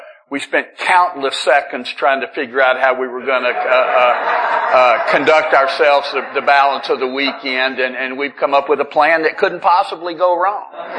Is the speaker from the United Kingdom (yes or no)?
no; Nashville, Tennessee, United States; My sobriety date's June 30th, 1989, and I am from Nashville.